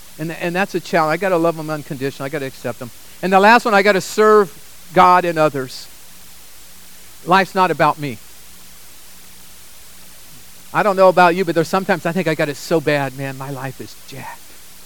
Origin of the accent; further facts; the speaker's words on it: Sacramento, California, United States; I grew up in Sacramento, and we'd go to San Francisco